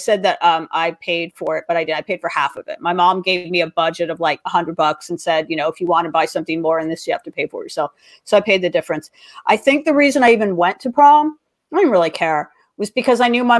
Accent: Los Angeles, California, United States; I grew up in Los Angeles, as a lot of people know.

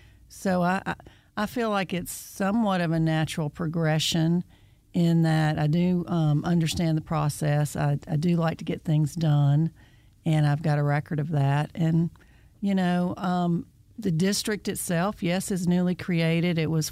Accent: Georgia, United States; I'm from Georgia. My mother was a teacher. My father was a preacher. Grew up here.

